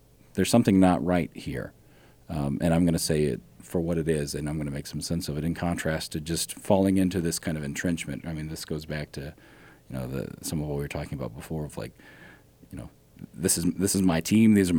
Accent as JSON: {"language": "English", "region": "Ohio", "country": "United States", "tie": "born or raised there", "said": "I grew up in Southern Ohio, and so I had to break with my family's allegiance to the Cincinnati Reds"}